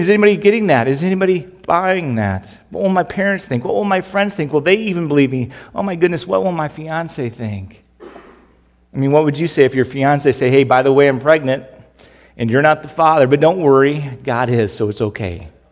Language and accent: English; United States; I grew up in America just like most of you guys did.